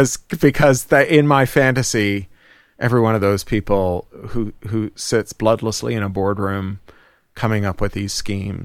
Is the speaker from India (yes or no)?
no; Toronto, Ontario, Canada; moved away as an adult; now in San Francisco, United States; moved to San Francisco to be the founder on the ground there. I'm from Toronto.